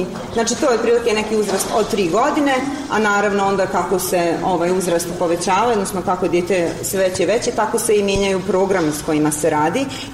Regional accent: Brčko, Brčko District, Bosnia & Herzegovina; now in Doboj, Bosnia and Herzegovina; Ja sam inače iz Brčkog i tu sam dugo trenirala.

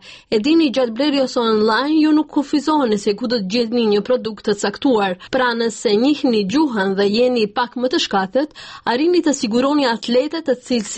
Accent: Veles, Vardar, North Macedonia; Unë jam nga Velesi

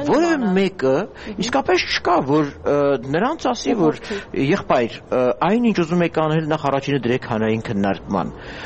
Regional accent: Yerevan, Armenia; նաեւ որպես երևանցի

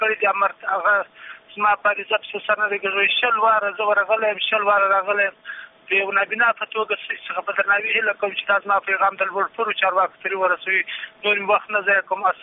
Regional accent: Kandahar, Afghanistan; زه د کندهار ولایت یو تن

